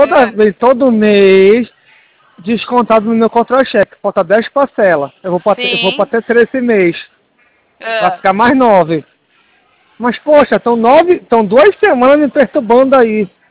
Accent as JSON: {"language": "Portuguese", "town": "Belém", "region": "Pará", "country": "Brazil", "said": "Eu sou de Belém do Pará e eu sei trabalhar."}